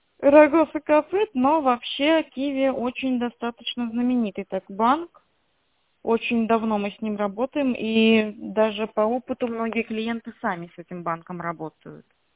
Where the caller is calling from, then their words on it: Pskov, Pskov Oblast, Russia; а звоню я из Пскова.